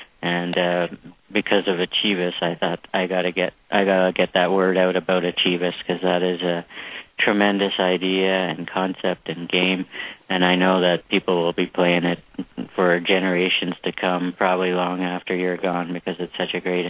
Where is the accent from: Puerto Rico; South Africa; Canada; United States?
Canada; I'm from Canada. We used to do that with hockey.